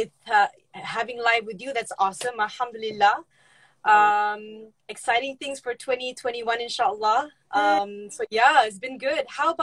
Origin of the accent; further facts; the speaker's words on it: Kuala Lumpur, Malaysia; I'm from Kuala Lumpur, Malaysia, and I'm a former artist from Malaysia.